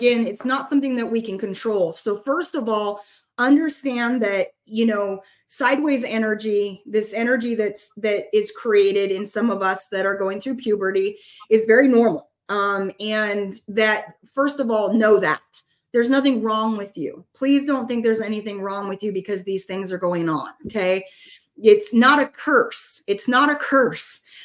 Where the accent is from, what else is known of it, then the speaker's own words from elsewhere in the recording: Oregon, United States; I'm from Oregon, and being able to come down to Louisiana and experience the food and the people and the kindness was just an amazing experience.